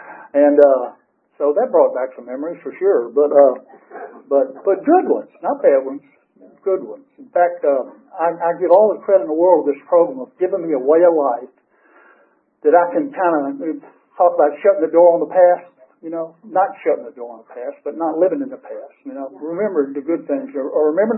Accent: Atlanta, Georgia, United States; I was born here in Atlanta in 1949 at, what was it, some hospital downtown. but anyhow, I grew up here.

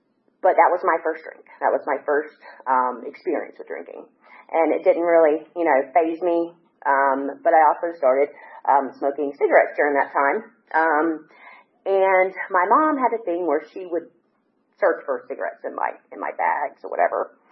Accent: Tennessee, United States; born there; So I was born in Tennessee. I was raised in a very large family. I was the second of six, and grew up in a very religious home.

